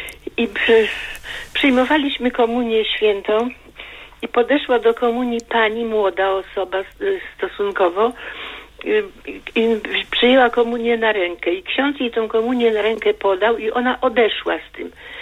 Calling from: Koszalin, West Pomeranian Voivodeship, Poland; mówię z Koszalina.

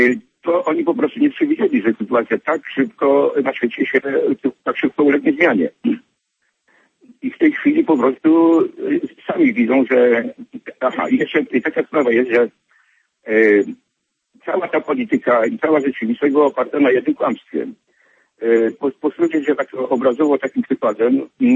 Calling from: Chicago, Illinois, United States; jestem z Chicago.

